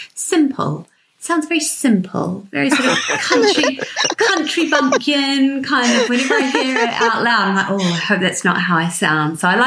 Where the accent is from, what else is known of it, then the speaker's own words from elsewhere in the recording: New Zealand; now in United Kingdom; Well, that's where I'm from. So I'm from New Zealand originally.